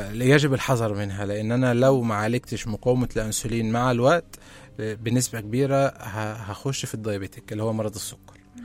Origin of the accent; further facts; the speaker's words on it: Sharqia Governorate, Egypt; الرز فرن اللي هو اللي سمع عندنا في الشرقيه، الرز المعمر. عندنا في الشرقيه مثلا كنا